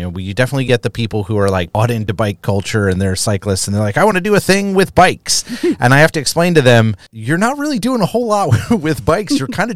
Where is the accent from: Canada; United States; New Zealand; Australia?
United States; East Coast; I grew up on the East Coast, and transit is a different animal on the East Coast.